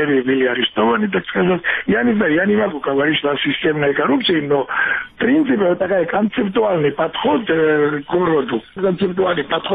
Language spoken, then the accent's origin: Russian; Georgia; поскольку я и Грузин, и поскольку можно, я могу судить